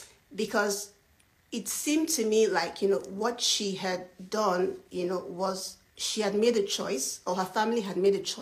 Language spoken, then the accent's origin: English; Nigeria; I'm Nigerian, and I know a lot of Nigerians go abroad a lot of times, and their Nigerian names sometimes are difficult for foreigners or people of the global north to pronounce.